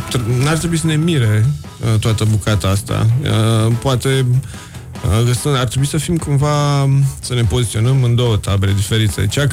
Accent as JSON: {"language": "Romanian", "country": "Romania", "said": "Poate, bine, noi suntem români și tindem să punem de multe ori înainte alte lucruri față de cele de bază."}